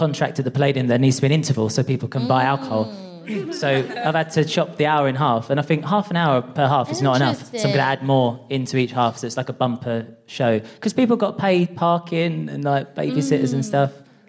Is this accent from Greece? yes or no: no; East of England, United Kingdom; So I'm a transgender person and I'm from Essex